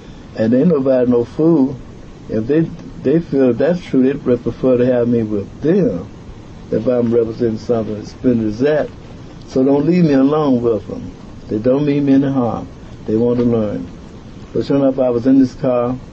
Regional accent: Alabama, United States; I told him, you know, I'm from Alabama. I don't like what you're doing down here.

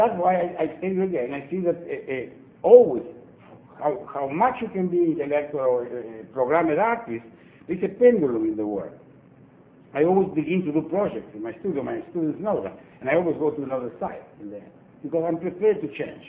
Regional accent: Argentina; moved away; I didn't know Support Surfaz at all. I come from Argentina, go to Israel.

